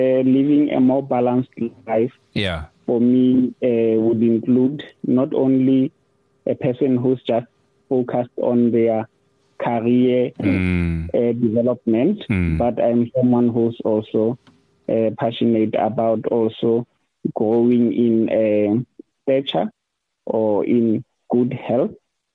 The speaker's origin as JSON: {"language": "English", "town": "Mafikeng", "region": "North West", "country": "South Africa", "tie": "born or raised there", "said": "I grew up in Northwest, in a town, Mafikeng."}